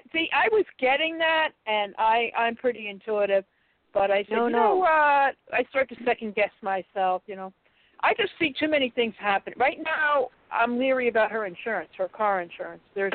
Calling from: Connecticut, United States; And I'm calling from Connecticut.

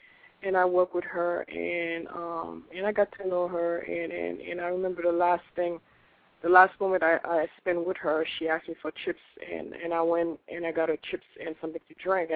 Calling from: Georgia, United States

